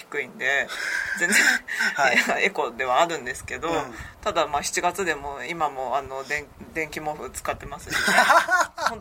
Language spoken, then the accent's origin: Japanese; Miyazaki, Japan; 私とそのリング王のオーナーのリコさんって同郷の宮崎出身なんですけど